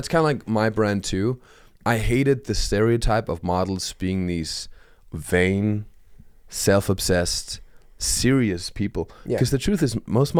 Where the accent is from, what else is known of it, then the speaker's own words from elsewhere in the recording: Germany; I grew up in Germany, so I watched, like, everything